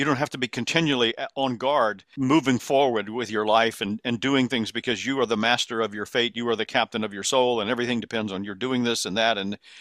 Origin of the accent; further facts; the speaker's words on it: Columbia, South Carolina, United States; I had similar parallel things growing up in the Methodist Church in Columbia, South Carolina, where I'm from.